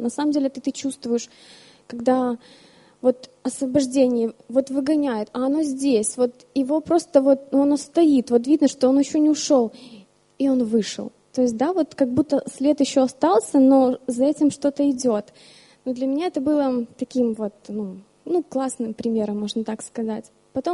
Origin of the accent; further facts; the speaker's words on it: Bălți, Moldova; now in Germany; я из Молдовы, точнее, из города Бельц.